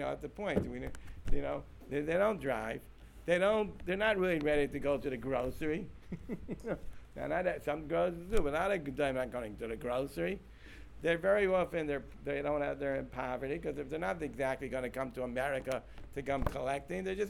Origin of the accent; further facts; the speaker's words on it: United States; I'm a stranger. I'm an American. I don't belong to this shul.